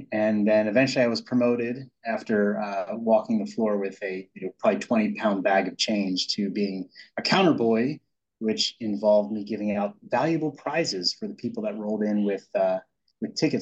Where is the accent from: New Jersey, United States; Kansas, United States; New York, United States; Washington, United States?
New Jersey, United States; Wildwood; And so I grew up in Wildwood, New Jersey, right north of Cape May.